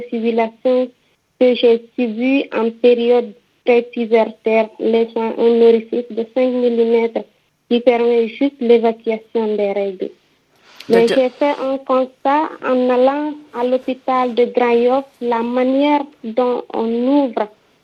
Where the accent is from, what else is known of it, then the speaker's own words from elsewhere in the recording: Guinea; now in Dakar, Senegal; Au fait, je suis guinéenne. J'ai été excisée dans mon village